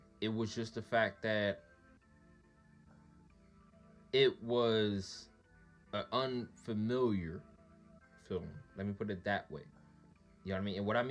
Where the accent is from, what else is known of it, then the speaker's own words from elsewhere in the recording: Virginia Beach, Virginia, United States; When I came from Virginia Beach, that's a melting pot. Dog, that's over there where the Navy people lived at.